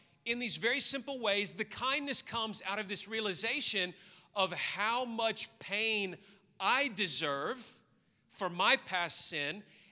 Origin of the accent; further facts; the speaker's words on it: the South, United States; The racist culture that I grew up in the South